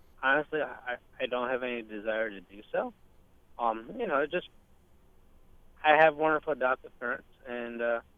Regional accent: Cahokta, New York, United States; I grew up in Cahokta, New York, and I graduated, you know, in a class of 18 kids, where 10 of us started kindergarten together. The town's only 600 people.

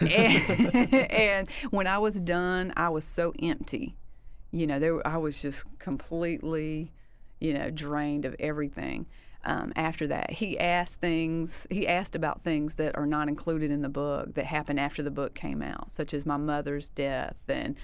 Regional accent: Warner Robins, Georgia, United States; I had been back to Warner Robins, my hometown, but I had not been back to the old neighborhood.

